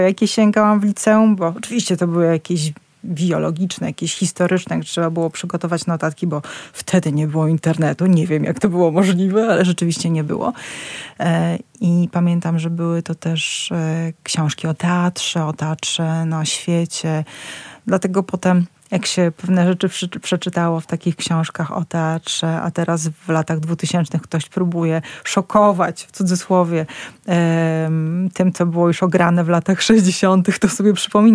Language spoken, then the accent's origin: Polish; Puławy, Lublin Voivodeship, Poland; miałam taką ukochaną bibliotekę w moim mieście, w którym się wychowałam, w Puławach.